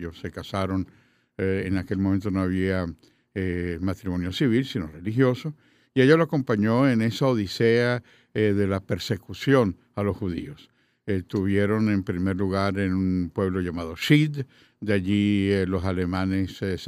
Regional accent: Palestine; now in Venezuela; Llegamos sí, por el puerto de La Guaira. De Palestina, ya en aquel momento se había creado el Estado de Israel en el año 48.

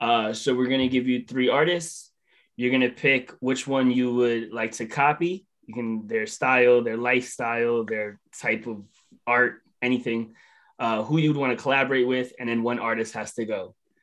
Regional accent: New York, United States; obviously growing up in New York, but living in New York City

